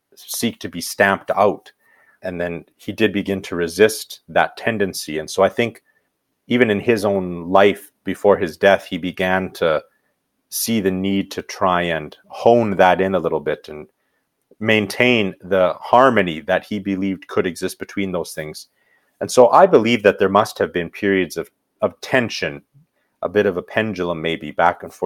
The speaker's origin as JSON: {"language": "English", "town": "Medicine Hat", "region": "Alberta", "country": "Canada", "tie": "born or raised there", "said": "In my hometown of Medicine Hat, it was with my Italian grandparents that I spent the most amount of time."}